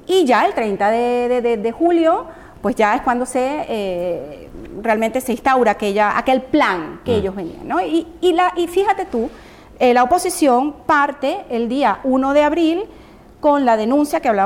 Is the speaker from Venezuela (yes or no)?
yes; Venezuela; como periodista, como venezolana, como madre